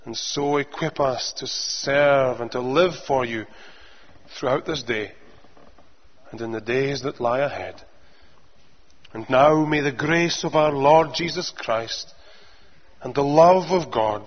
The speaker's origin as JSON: {"language": "English", "town": "Edinburgh", "region": "Scotland", "country": "United Kingdom", "tie": "born or raised there", "said": "in my hometown in Edinburgh"}